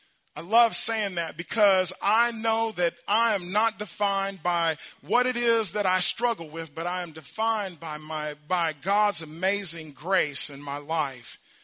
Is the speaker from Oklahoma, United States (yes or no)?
yes; Hartshorne, Oklahoma, United States; I remember when I was growing up in Hartshorne, I used to work at a horse stable in Hartshorne.